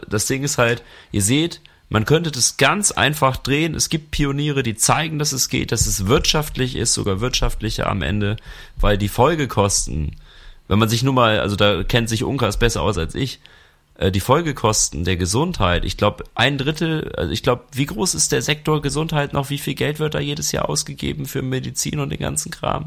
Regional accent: Bremen, Germany; ich komme aus Norddeutschland, ich bin ja eigentlich Bremer Jung. Und in meiner Kindheit gab es da noch ganz, ganz viel Weiden

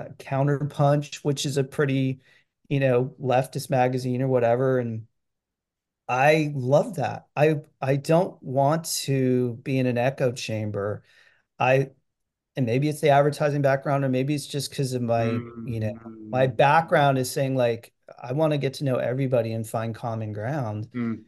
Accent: Pittsburgh, Pennsylvania, United States; also born or lived in Atlanta / New York / Montreal / Los Angeles; I grew up in Pittsburgh. I lived in Atlanta, New York, Montreal, and spent 12 years in LA and Southern California before I moved here.

